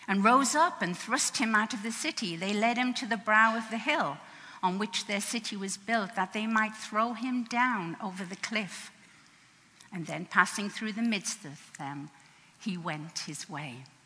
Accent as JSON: {"language": "English", "region": "England", "country": "United Kingdom", "accent": "English", "moved": "yes", "said": "But I'm from England, and I guess the accent's here to stay. After 40 years."}